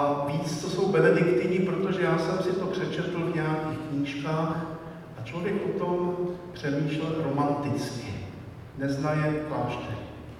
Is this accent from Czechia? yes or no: yes; Moravian-Silesian Region, Czechia; bylo řečeno, že jsem tedy ze Slezska, z Těšínska